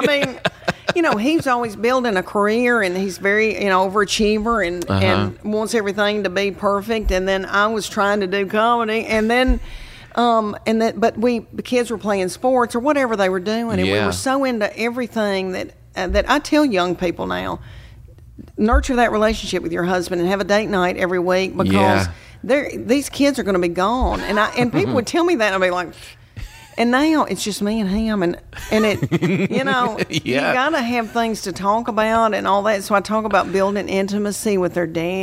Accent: the South, United States; because we are from the South

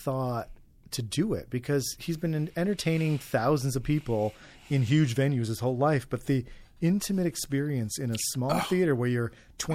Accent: Illinois, United States; Not Chicago, but out in the cornfields of northern Illinois, which was a nice place to grow up.

